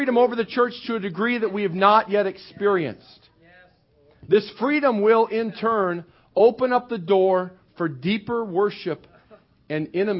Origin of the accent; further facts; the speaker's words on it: United States; I know as good American men and women, we like to compartmentalize everything